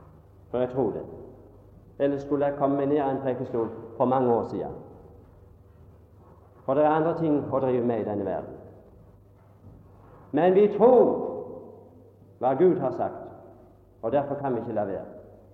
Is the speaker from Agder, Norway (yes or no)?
yes; Kvinesdal, Agder, Norway; Vi kjørte på spark, kan jeg huske, om kveldene fra møtene hjemme i Kvinnesdal.